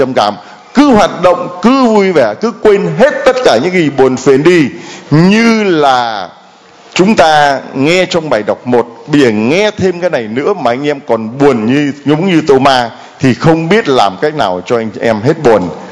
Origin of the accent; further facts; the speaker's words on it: Thái Bình, Vietnam; rồi cái người ta hỏi quê anh ở đâu, và quê tôi Thái Bình, chả ai nói năng gì cả.